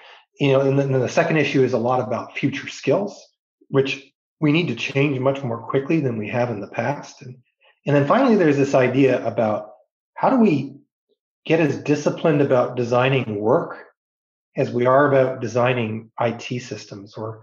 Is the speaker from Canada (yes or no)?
yes; Ontario, Canada; also born or lived in Winnipeg; I was born in Winnipeg. I didn't hang around for very long, though. When I was six, we moved to Ontario, and we ended up living on a farm. I grew up a farm boy